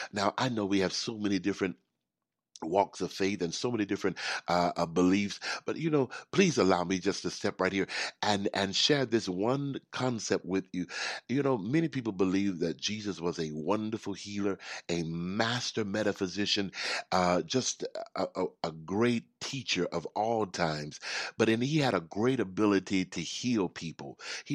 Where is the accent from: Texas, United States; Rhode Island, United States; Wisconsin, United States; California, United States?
Texas, United States; Houston; I grew up in Houston, Texas, in a little impoverished area, but it was okay. It was filled with a lot of love.